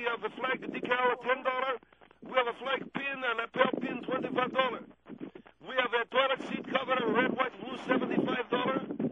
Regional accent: Alexandria, Alexandria Governorate, Egypt; I'm from Alexandria, Egypt.

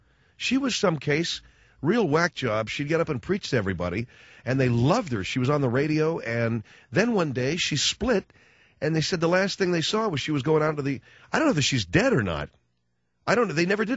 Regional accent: California, United States; We're from California

